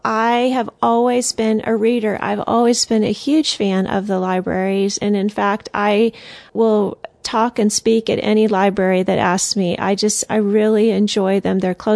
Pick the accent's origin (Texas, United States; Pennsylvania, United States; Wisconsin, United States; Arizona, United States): Texas, United States; also born or lived in Colorado; now in Cincinnati, United States; I grew up in Texas, so I'm definitely not Amish and don't have any ties to the Amish. But after living in Texas and then teaching school in Colorado too